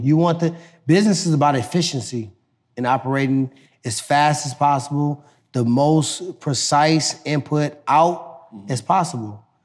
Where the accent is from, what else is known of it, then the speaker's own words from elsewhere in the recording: Ferguson, Missouri, United States; I came from Ferguson. It's all respect. St. Louis is all respect.